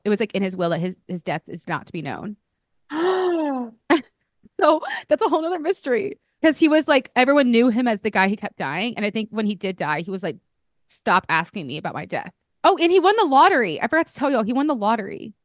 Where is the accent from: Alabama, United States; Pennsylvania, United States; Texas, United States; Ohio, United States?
Alabama, United States; I grew up in Alabama and I grew very, very ignorant.